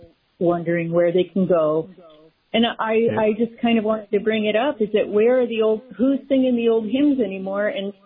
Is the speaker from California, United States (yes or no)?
yes; Santa Cruz, California, United States; now in Mariposa, United States; I knew in Santa Cruz. I'm from Santa Cruz.